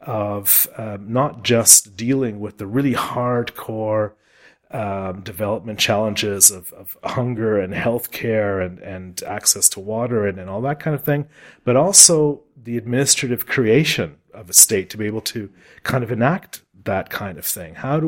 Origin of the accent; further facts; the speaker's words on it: Canada; now in Berlin, Germany; I'm a Canadian with a background in architecture and urbanism, living in Berlin.